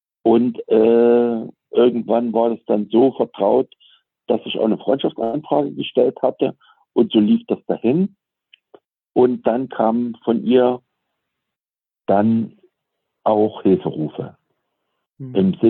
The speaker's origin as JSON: {"language": "German", "region": "Saxony", "country": "Germany", "tie": "born or raised there", "also_born_or_lived": "Eifel", "moved": "as an adult", "said": "Ja, ich bin also im Osten in Sachsen aufgewachsen, im Erzgebirge."}